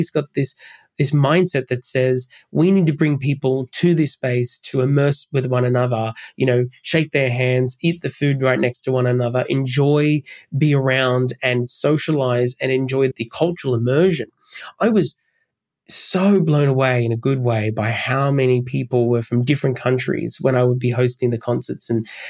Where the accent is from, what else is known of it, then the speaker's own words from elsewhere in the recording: Macarthur, New South Wales, Australia; back in my hometown in MacArthur in New South Wales, the MacArthur Multicultural Festival